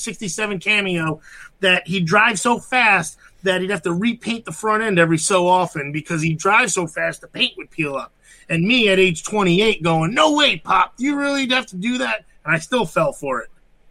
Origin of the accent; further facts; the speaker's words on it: Northeast, United States; growing up in the Northeast. I know this shit, unfortunately.